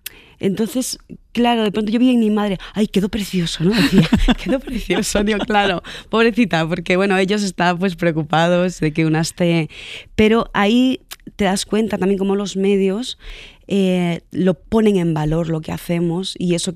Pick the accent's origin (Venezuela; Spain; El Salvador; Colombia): Spain; Galicia; he tenido una experiencia muy bonita este verano en Galicia, en Ponteareas, al lado de mi pueblo